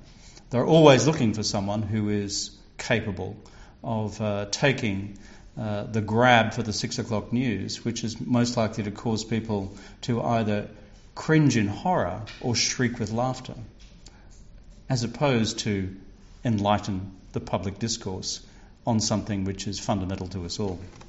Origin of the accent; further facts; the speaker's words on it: Australia; My observation as an Australian